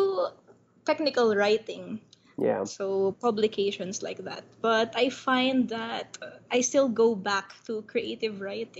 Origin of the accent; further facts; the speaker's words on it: Manila, Metro Manila, Philippines; So I'm from Manila, and actually, my background is our laboratory.